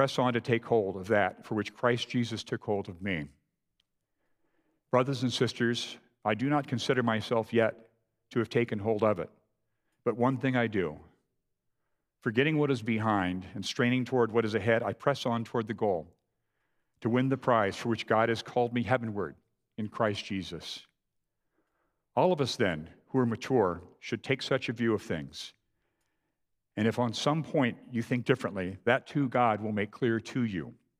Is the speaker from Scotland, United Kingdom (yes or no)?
yes; Scotland, United Kingdom; A personal example, I'm so thrifty, I'm so Scottish, that I actually married my barber.